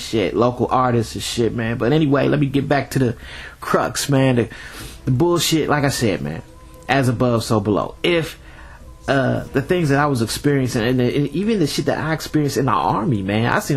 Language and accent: English; Dayton, Ohio, United States; You know, I'm from the Gem City, man. What's up, Dayton, Ohio?